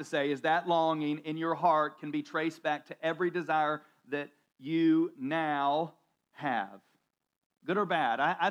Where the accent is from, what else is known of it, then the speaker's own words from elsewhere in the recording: North Carolina, United States; I grew up in church, I grew up in Central North Carolina